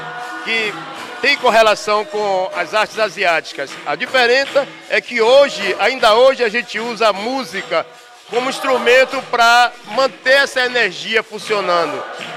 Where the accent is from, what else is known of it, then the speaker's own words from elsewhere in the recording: Candeias, Bahia, Brazil; also born or lived in Caboto; Eu sou oriundo de Candeias, que é um município vizinho a Salvador, na grande metrópole, mas eu nasci mesmo no Recôncavo Baiano, numa vila de pescadores chamada Caboto. E essa é minha terra, a terra que eu quero voltar para lá.